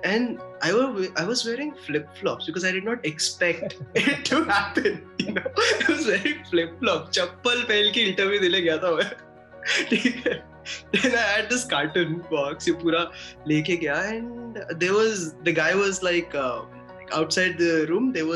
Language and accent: English; Guntur, Andhra Pradesh, India; I'm from Guntur district.